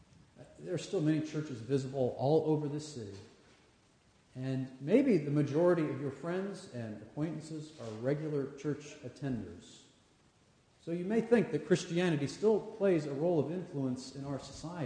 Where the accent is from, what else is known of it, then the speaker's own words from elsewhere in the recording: Washington, United States; I come from the West Coast, the Pacific Northwest, Washington State, to be precise